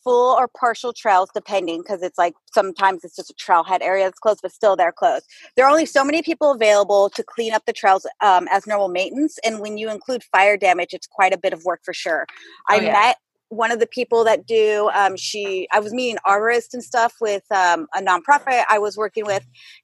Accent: California, United States; And also growing up in California, it's like ingrained in your head.

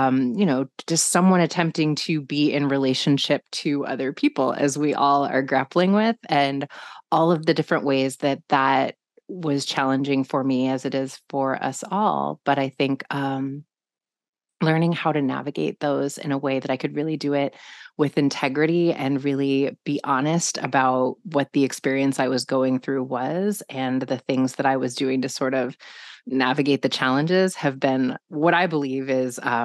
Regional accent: Omaha, Nebraska, United States; I grew up in Omaha, Nebraska, which is, you know, in the United States, it's like very middle America, very Midwestern, and it's a lot more diverse now.

